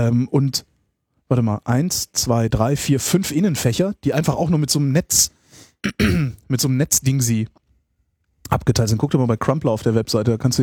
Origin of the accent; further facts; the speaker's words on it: Cologne, North Rhine-Westphalia, Germany; Auch von hier zum Beispiel nach Köln, wenn ich in meine alte Heimat fliege.